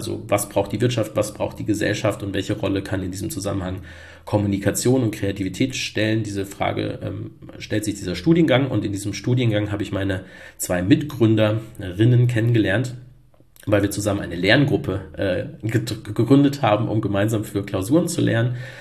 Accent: Hesse, Germany; Ich komme aus dem Rhein-Main-Gebiet ursprünglich

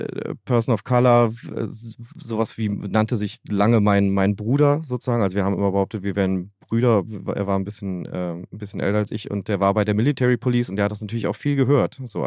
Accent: Berlin, Germany; Berlin, Wilmersdorf, Westen.

